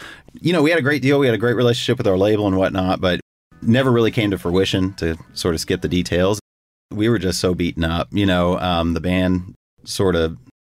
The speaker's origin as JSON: {"language": "English", "town": "El Paso", "region": "Texas", "country": "United States", "lives_now": "Los Angeles, United States", "said": "I am the singer of … I'm from El Paso"}